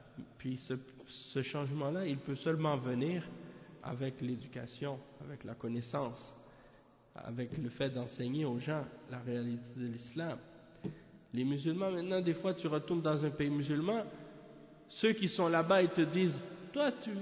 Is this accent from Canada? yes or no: yes; Canada; Alors je lui ai dit, moi je viens du Canada.